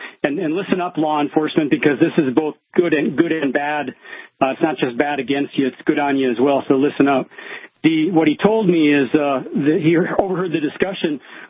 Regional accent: Minnesota, United States; I grew up in Minnesota and there are jerks everywhere, including there.

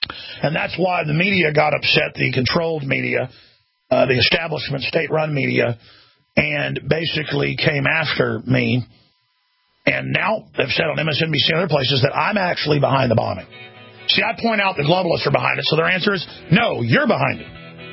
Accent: Dallas, Texas, United States; now in Austin, United States; I guess my hometown is really Dallas, but my adopted hometown of Austin, Texas.

